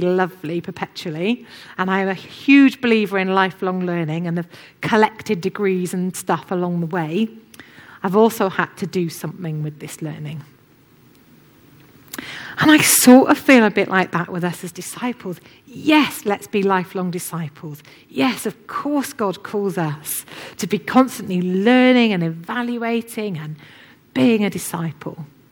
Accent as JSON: {"language": "English", "country": "United Kingdom", "said": "because we're British people"}